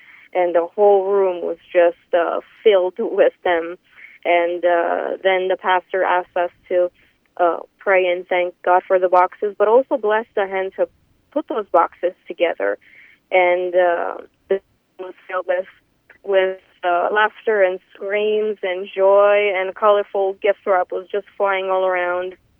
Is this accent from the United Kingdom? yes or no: no; Romania; I am originally from Romania.